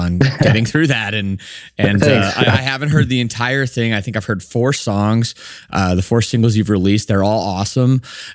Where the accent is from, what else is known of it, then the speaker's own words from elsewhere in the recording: Canada; These are just things I remember just being a Canadian and seeing you